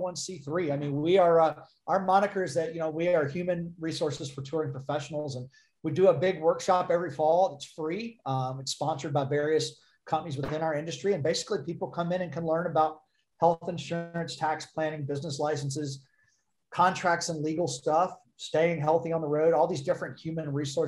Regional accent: Nashville, Tennessee, United States; I am a fourth generation Nashvilleian. This is home. I'm at home.

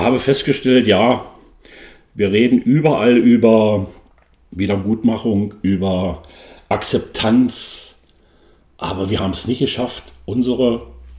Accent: Germany; Also haben wir als Deutsche ein Problem innerhalb einer Region Ost und West zu teilen.

